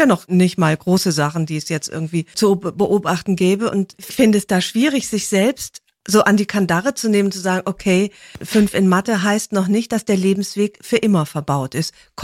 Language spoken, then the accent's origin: German; Rhineland, Germany; ich bin ja Rheinländerin